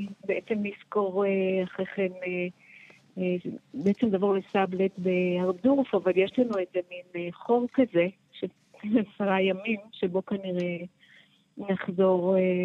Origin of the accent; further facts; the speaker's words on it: Dafna, Northern District, Israel; born there; אני נולדתי בקיבוץ דפנה, גידלתי את הילדים שלי בדפנה, ואני לכאורה מתורגלת במלחמות